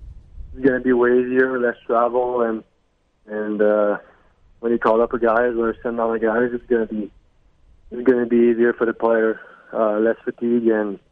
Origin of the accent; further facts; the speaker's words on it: Amos, Quebec, Canada; My hometown is called Amos. It's like a really, really small town. It's like 30 minutes from Valbo, which is like a QHL team over there. It's a really small town.